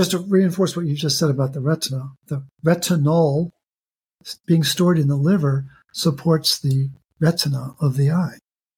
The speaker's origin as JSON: {"language": "English", "town": "Baltimore", "region": "Maryland", "country": "United States", "tie": "born or raised there", "said": "I grew up in Baltimore"}